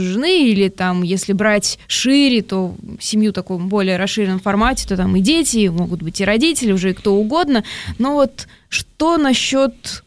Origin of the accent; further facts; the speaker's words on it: Kazakhstan; born there; я родилась в Казахстане.